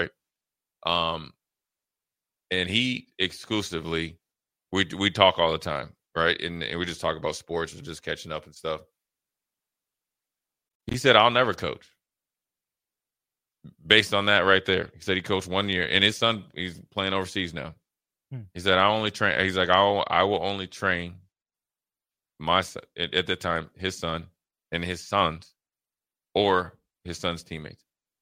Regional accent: Minnesota, United States; Listen, I'm from Minnesota.

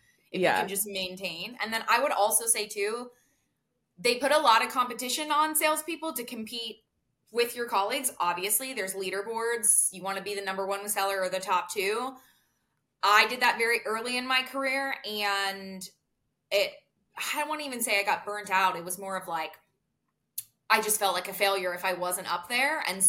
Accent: Pittsburgh, Pennsylvania, United States; I was not an athlete, but like I'm from Pittsburgh.

